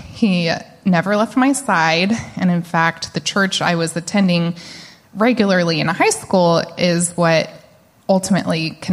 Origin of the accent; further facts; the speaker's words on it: Omaha, Nebraska, United States; I grew up in Omaha, Nebraska. My parents were young when they had me.